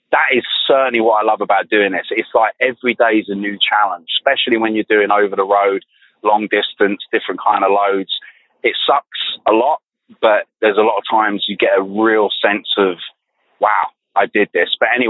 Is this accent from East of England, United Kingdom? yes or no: no; London, United Kingdom; And I said, oh, I'm from London.